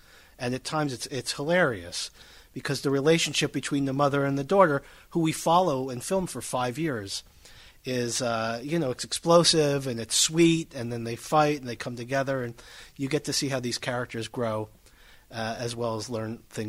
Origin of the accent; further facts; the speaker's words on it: United States; I mean, I come from the United States.